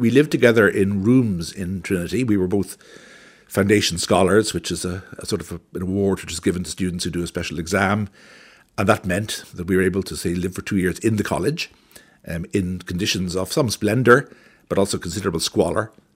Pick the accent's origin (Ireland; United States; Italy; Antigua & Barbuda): Ireland; Dublin, Leinster; I was born in Dublin and brought up here. My parents are both originally from the north, my mother from Belfast and my father from County Antrim.